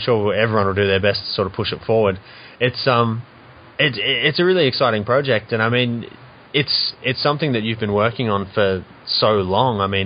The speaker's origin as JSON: {"language": "English", "country": "Australia", "said": "because Kickstarter is America only, obviously, and we're Australian."}